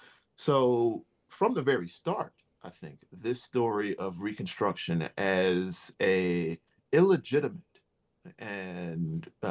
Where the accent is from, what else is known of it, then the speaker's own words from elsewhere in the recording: Charlotte, North Carolina, United States; because I was born in Charlotte and raised in North Carolina.